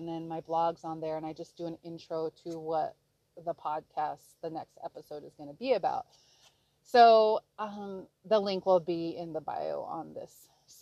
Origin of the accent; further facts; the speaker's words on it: Klawock, Alaska, United States; he's from Heidelberg, I'm from Klawock, and this was our life plan.